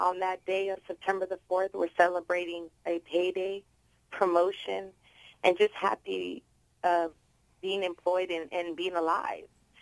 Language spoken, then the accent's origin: English; San Francisco, California, United States; now in Concord, United States; born and raised in the Mission District my whole life, and recently, 2 years ago, I just moved to Concord because I'm raising a 16-year-old myself